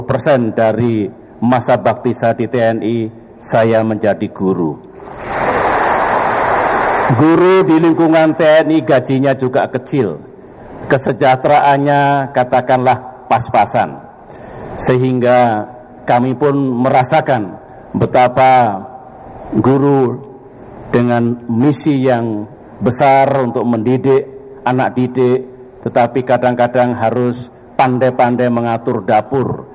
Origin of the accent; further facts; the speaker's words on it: Pacitan, East Java, Indonesia; Saya lahir di Pacitan, kota yang kecil, terbelakang waktu itu, tandus, masyarakatnya miskin. 20 tahun saya ada di kota itu